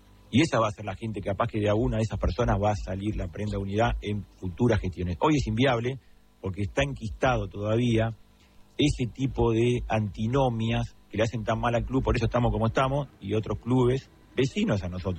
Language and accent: Spanish; La Plata, Buenos Aires Province, Argentina; Soy platense, amo la ciudad de La Plata, soy oficialista por adopción.